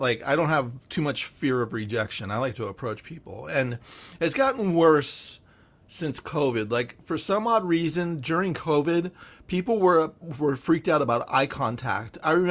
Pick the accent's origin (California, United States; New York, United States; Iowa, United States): California, United States; San Francisco; now in Los Angeles, United States; as a fella that has tapped lightly in the dating scene in Los Angeles, I'm from San Francisco.